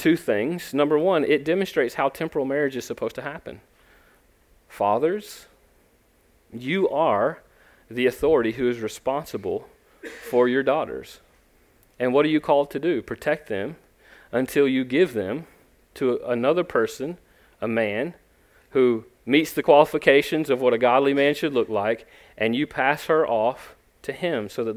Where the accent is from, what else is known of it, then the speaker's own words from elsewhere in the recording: the South, United States; accent: South Georgia, North Florida accent; I grew up in the South. You can probably tell by my accent, although it's not Texan. It's actually South Georgia, North Florida accent.